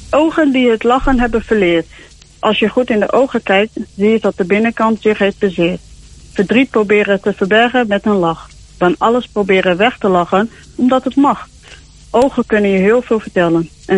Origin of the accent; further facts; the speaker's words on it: Groningen, Netherlands; ik ben oorspronkelijk uit Groningen.